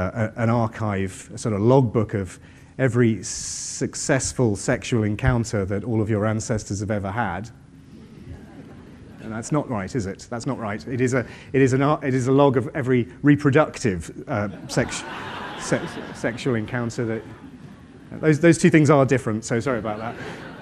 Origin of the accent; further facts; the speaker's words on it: East of England, United Kingdom; I'm from Suffolk